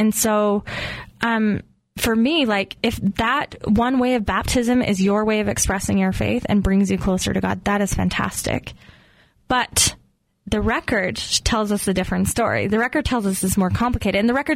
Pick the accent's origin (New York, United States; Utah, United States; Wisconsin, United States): Utah, United States; accent: Utah; It's my Utah accent.